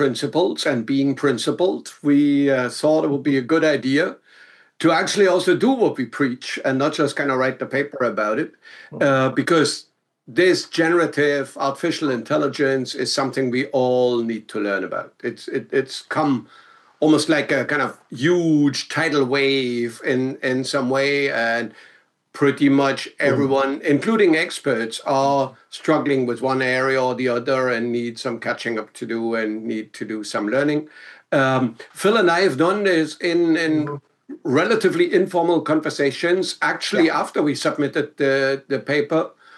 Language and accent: English; Germany; accent: German; English is a second language; I'm not sure how I would pronounce that with my German accent.